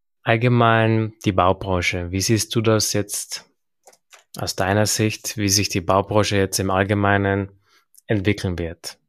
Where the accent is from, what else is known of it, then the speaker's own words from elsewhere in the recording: Germany; Ja, dafür sind wir Deutsche ja bekannt, für diese Überregulierungen